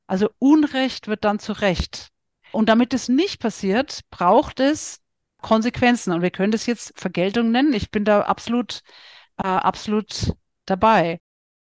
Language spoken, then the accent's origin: German; Bavaria, Germany; ich komme aus dem Bayerischen, da heißt vergelt's Gott, ist was Positives